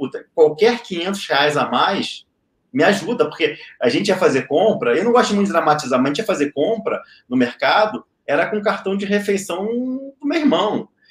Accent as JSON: {"language": "Portuguese", "region": "Rio de Janeiro", "country": "Brazil", "said": "Eu sou carioca, carioca, palavrão é vírgula"}